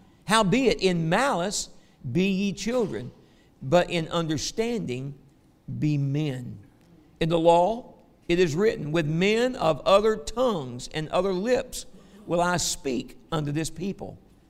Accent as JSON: {"language": "English", "region": "the South", "country": "United States", "accent": "Southern English", "said": "My native tongue is Southern English, okay? All right, that's what it is."}